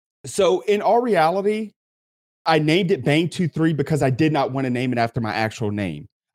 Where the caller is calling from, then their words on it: Lafayette, Louisiana, United States; Lafayette, Louisiana.